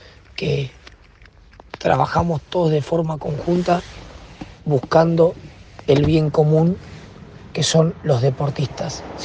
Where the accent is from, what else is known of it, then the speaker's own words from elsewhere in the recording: Necochea, Buenos Aires Province, Argentina; un entrenador del interior de la provincia de Buenos Aires, que nací en Necochea, que me formé en Necochea, en el Instituto Superior de Formación Docente y Técnica número 31